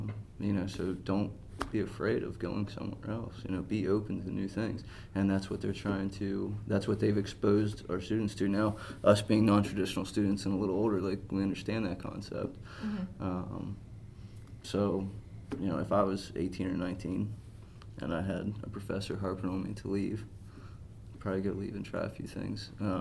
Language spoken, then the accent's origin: English; East Coast, United States; I mean, we're from the East Coast.